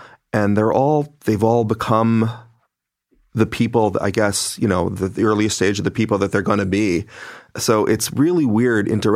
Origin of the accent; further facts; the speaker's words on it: Philippines; as I said before, I'm Filipino and my daughter is half Filipino.